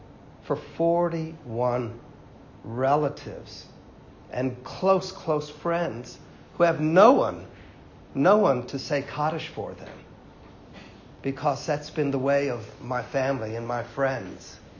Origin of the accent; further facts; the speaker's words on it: Waco, Texas, United States; I come from a family from Waco, Texas, that had to leave the Ukraine in 1904 because of the pogroms.